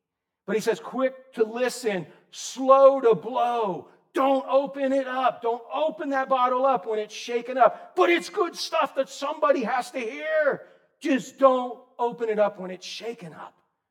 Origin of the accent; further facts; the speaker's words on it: Florida, United States; But I grew up in Citrus County. I grew up in Orange County when it was covered with oranges.